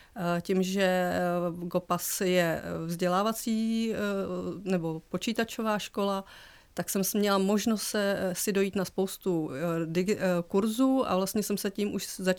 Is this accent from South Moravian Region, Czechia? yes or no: no; Havlíčkův Brod, Vysočina Region, Czechia; Já pocházím z Havlíčkova Brodu